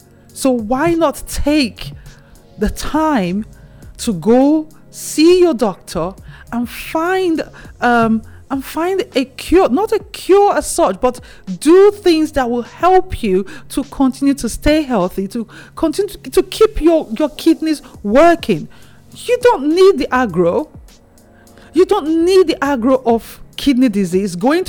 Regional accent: Nigeria; I grew up in Nigeria and I have family still living in Nigeria.

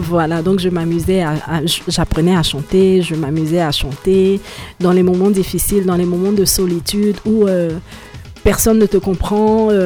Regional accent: Cocody, Abidjan, Côte d’Ivoire; là où j'ai grandi, à Cocody, à Angré, il y avait tout pour se perdre.

